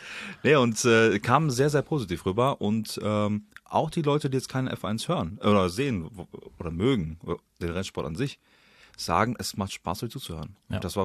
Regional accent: Kosovo; 2% der Zuhörer kommen aus Kosovo, aus meinem Heimatland.

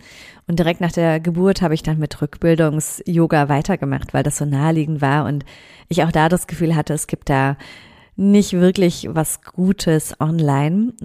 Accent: Mainz, Rhineland-Palatinate, Germany; Ich liebe Mainz und ich liebe meine Heimat

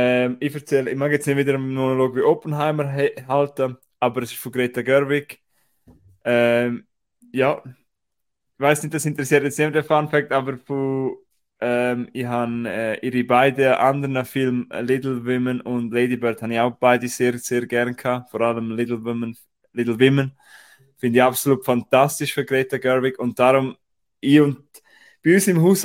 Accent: Austria; bei uns in Österreich

